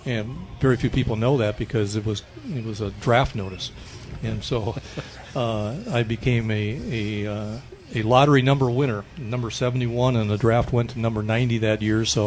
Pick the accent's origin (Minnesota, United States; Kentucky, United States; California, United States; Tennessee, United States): Minnesota, United States; Jordan; as a young man growing up in Jordan, Minnesota, was from the, as I told the veterans this morning, from TV